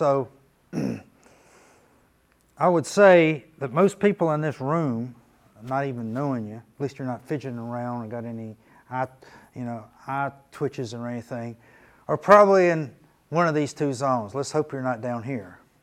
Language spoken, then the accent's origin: English; the South, United States; Luckily, I'm from the South, so I tend to talk slower than this guy probably does, right?